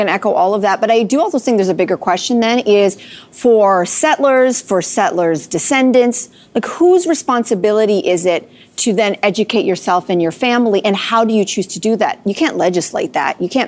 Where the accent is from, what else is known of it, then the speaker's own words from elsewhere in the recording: Canada; I've been grappling with this not only as a Canadian, but as a parent.